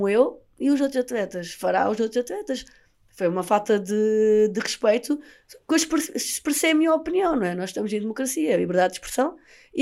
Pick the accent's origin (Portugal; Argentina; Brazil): Portugal; born there; como portuguesa nascida em território português